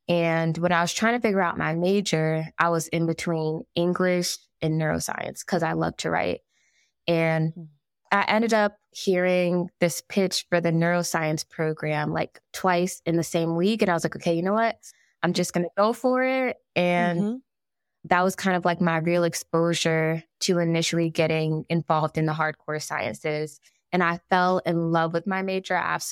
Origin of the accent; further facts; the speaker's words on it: West Palm Beach, Florida, United States; I was originally born and raised in West Palm Beach, Florida, and really grew up in like a close-knit family on both of my parents' side, mom and dad. And I'm a first-generation Haitian.